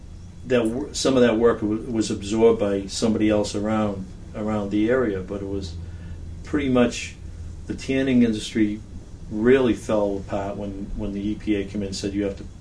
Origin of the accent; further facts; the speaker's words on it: Jamaica Plain, Massachusetts, United States; just like when I grew up in Jamaica Plain, we had different neighborhoods.